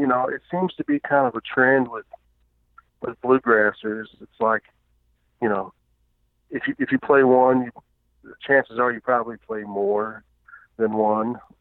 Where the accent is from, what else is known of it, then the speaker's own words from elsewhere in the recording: DeSoto, Missouri, United States; I grew up in a little rural town about 60 miles south of St. Louis, in a little town called DeSoto, which was a train town.